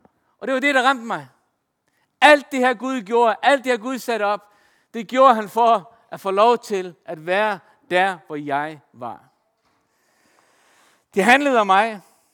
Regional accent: Faroe Islands; Danish is a second language; Jeg er fra Færøerne, så det må jeg lige tilgive mig

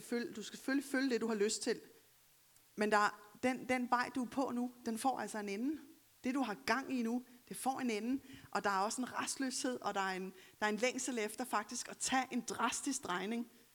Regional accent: Capital Region of Denmark, Denmark; vi voksede op i Storkøbenhavn

